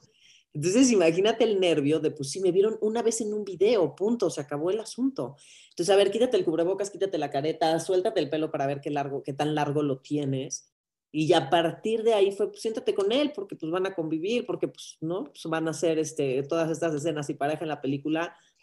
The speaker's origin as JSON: {"language": "Spanish", "country": "Mexico", "said": "pero sí soy mexicana, pues tengo tipo de mexicana, soy mexicana."}